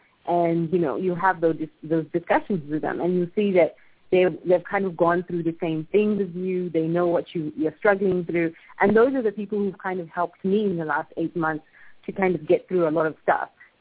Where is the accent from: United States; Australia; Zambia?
Zambia; born there; I'm a Zambian. I was born in Zambia, and that's my right. I can live here, and I should be able to live here.